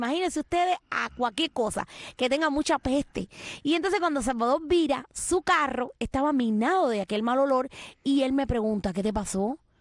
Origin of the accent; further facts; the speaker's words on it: Camagüey, Cuba; also born or lived in Ciego de Ávila; yo soy camagüeyana, caballero. Yo nací en Ciego de Ávila.